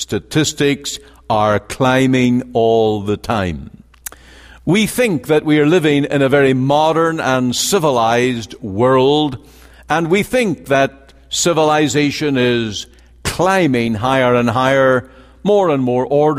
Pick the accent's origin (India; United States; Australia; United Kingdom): United Kingdom; Northern Ireland; now in Canada; the disorder that I grew up in Northern Ireland.